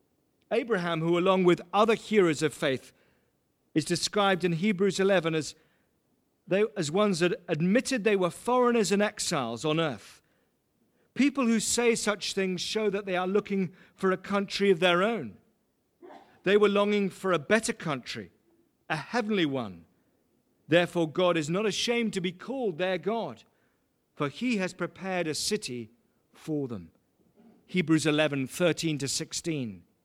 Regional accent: England, United Kingdom; now in Australia; Since I was born and raised in England, and I've got my Australian passport, the country in which my dad was born and generations before him. Two nations, two homes. One of my past and one of my present.

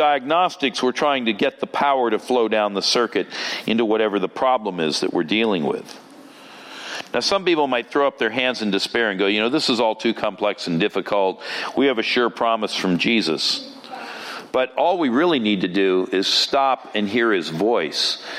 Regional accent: United States; You see, I'm kind of loud of voice to begin with, and I'm an American.

